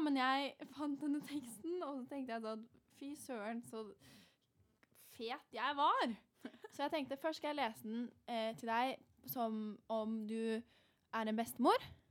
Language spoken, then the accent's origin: Norwegian; Oslo, Norway; Og jeg er fra Oslo.